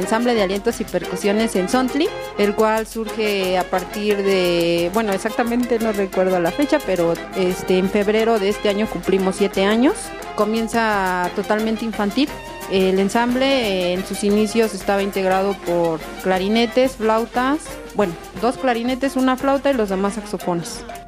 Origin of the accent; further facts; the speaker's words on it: Xochimilco, Mexico City, Mexico; Nosotros somos de Xochimilco, la mayoría